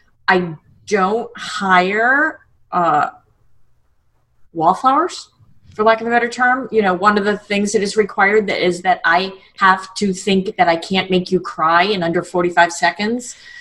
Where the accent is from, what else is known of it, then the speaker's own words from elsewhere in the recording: Leominster, Massachusetts, United States; In Leominster, Massachusetts, plastic capitals of the world